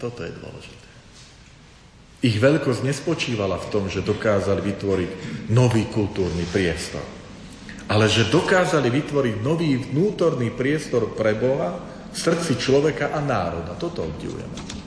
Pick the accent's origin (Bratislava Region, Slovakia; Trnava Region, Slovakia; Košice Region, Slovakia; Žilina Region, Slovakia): Žilina Region, Slovakia; Tvrdošín; ja som z Medvedzi a Tvrdošín